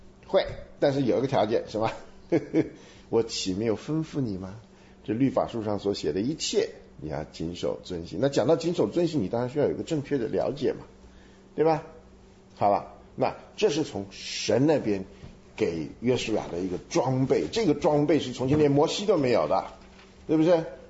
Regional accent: Taiwan; 那个在台湾的叫做养成教育，革命军人养成教育。我们从小，因为我在那个军校旁边长大嘛

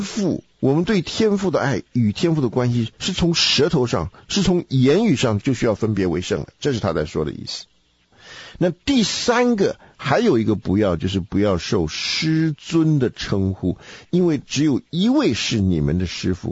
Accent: China; 我们中国人是反过来，我们是先有一大堆的语言

